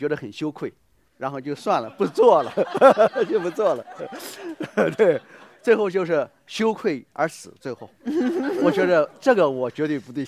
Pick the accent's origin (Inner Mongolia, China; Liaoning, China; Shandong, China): Shandong, China; 几千年我们山东人手作孽的这个父权主义